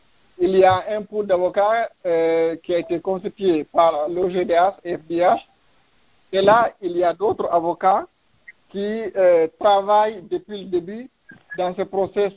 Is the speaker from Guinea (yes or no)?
yes; Guinea; Je suis guinéen, j'ai fait mes études primaires et secondaires ici avant de me rendre en Suisse, où j'ai fait ma maîtrise en droit à l'Université de Lausanne